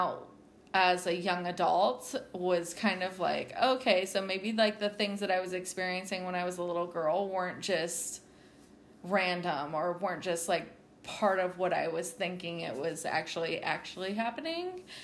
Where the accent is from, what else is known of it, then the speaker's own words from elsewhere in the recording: Pearl Harbor, Hawaii, United States; born there; But I was born in Hawaii on Pearl Harbor, and my dad was in the military